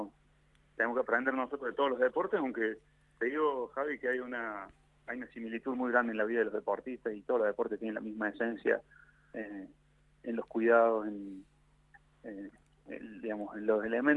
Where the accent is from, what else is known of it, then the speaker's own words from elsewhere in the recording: Córdoba, Argentina; yo soy de Córdoba